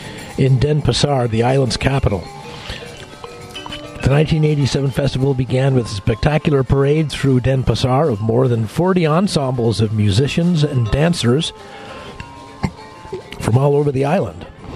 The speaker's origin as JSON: {"language": "English", "region": "California", "country": "United States", "tie": "born or raised there", "said": "the fact that I was born in San Francisco and grew up here in California."}